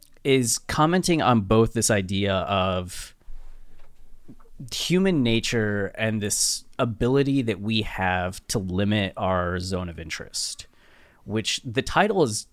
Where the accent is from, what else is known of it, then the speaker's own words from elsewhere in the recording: Canal Fulton, Ohio, United States; now in Austin, United States; Like, my hometown of Canal Fulton, Ohio is 5,000 people.